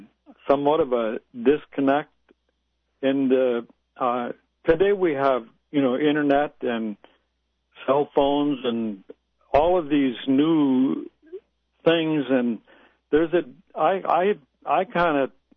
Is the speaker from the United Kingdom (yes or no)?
no; Sandpoint, Alaska, United States; but being an Alaskan Native, growing up in Sandpoint and seeing the tremendous change that has taken place concerning addiction in the villages